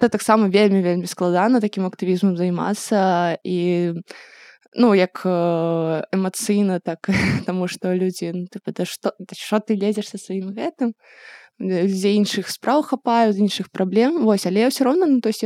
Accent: Zhodzina, Minsk Region, Belarus; дагэтуль я займалася гэтым у Жозіна, калі я сама з Жозіна, вось, і мы там ладзілі экалагічную ініцыятыву ў горадзе, нам па 13 гадоў было

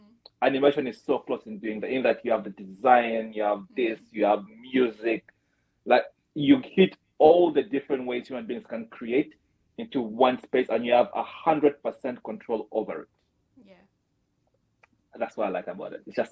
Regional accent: Uganda; My experience, because I came from Uganda, right?

